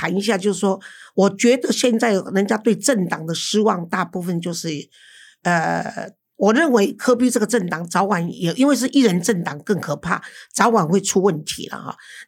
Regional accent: Taiwan; 因为我是台湾人嘛，逃命要紧。

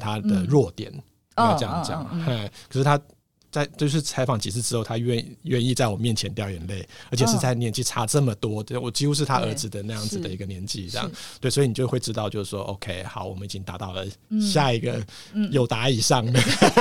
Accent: Hsinchu, Taiwan; 然后我们都是新竹人啊，

